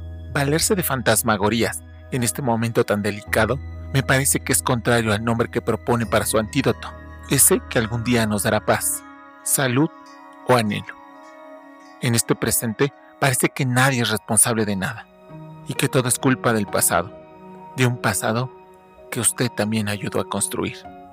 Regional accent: Mexico; no solo en salud, sino como individuos, como mexicanos

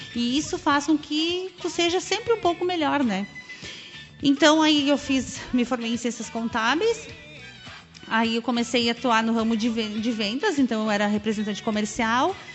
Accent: Caxias do Sul, Rio Grande do Sul, Brazil; now in Ipê, Brazil; E eu nasci em Caxias do Sul e me criei lá.

